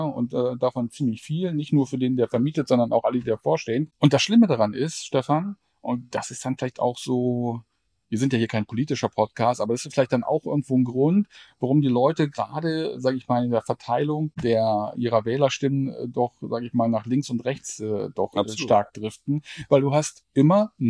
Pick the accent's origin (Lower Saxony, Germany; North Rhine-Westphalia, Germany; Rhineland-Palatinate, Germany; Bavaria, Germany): Lower Saxony, Germany; Salzgitter; Genauso groß, wie sie auch in meiner Heimatstadt in Salzgitter nicht ist.